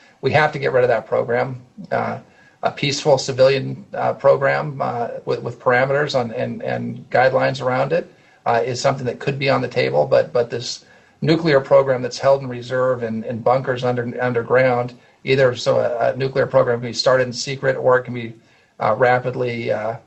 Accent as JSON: {"language": "English", "region": "California", "country": "United States", "said": "I come from California, where, you know, there's a massive, successful, very affluent Persian community, Persian American community."}